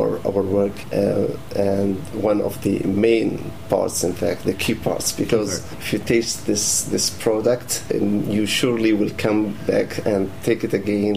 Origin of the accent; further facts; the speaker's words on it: Palestine; I'm originally from Palestine.